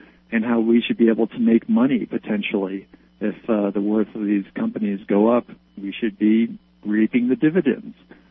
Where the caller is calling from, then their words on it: Denver, Colorado, United States; I'm calling from Denver.